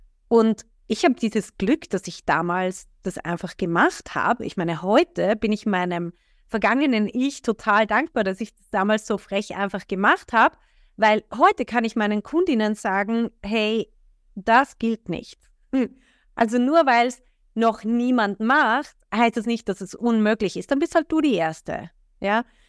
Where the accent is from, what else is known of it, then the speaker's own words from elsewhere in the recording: Austria; bei uns in Österreich